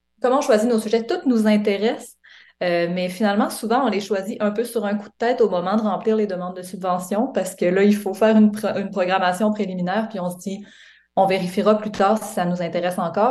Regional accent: Quebec, Canada; now in Montreal, Canada; moi, je suis à Montréal depuis quelques années, mais c'est nouveau, j'ai grandi au Lac-Saint-Jean.

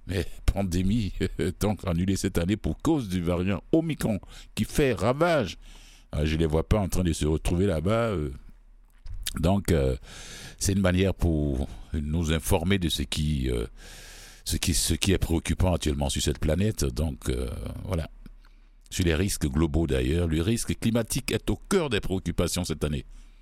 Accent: Canada; ici chez nous, au Canada

